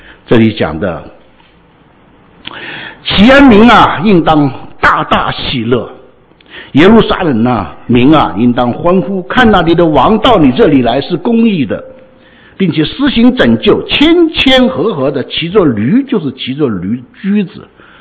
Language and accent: Chinese; Hong Kong; 我在香港长大，我也看过这些很不同的杂志